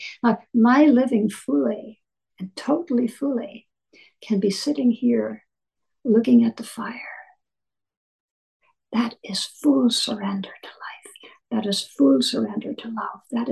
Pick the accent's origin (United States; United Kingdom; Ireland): Ireland; I'm just an Irish her. Granny. We learn all this as children from our grannies. So there you are. I'm an Irish granny.